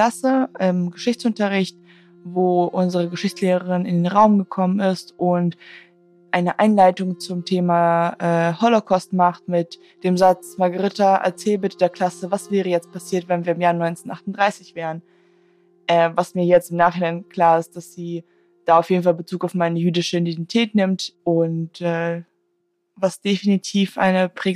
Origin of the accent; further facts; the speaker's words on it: Germany; Ich bin in Deutschland aufgewachsen, also ich bin hier im Kindergarten, zur Schule, und Studium gegangen.